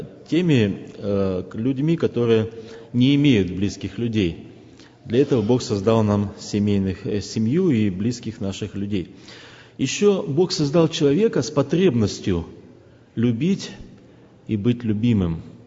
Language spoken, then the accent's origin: Russian; Chernivtsi, Chernivtsi Oblast, Ukraine; born there; first language Ukrainian; Russian is a second language; moved away; also born or lived in Kazakhstan / Moldova / Russia; Я родился в Западной Украине, в городе Черновцах. Я с удовольствием слышал проповедь на своей родной мове. Но вот потом мы уехали в Казахстан, потом в Молдавию, потом в Россию.